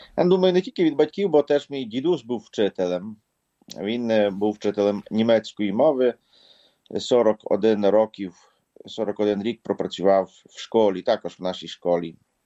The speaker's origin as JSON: {"language": "Ukrainian", "town": "Klynove", "region": "Khmelnytskyi Oblast", "country": "Ukraine", "tie": "born there", "said": "Я народився в селі Клинове, недалечко від городка Подільського і від такого містечка як Шатанів. Історична назва цього села Скотиняне, вона була змінена в 1968 році, якщо не помиляюсь."}